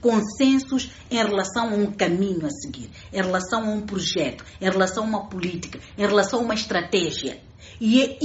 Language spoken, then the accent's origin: Portuguese; Mozambique; Porque nós próprios, como nação, como moçambicanos, dizemos, olha, contamos com as nossas próprias forças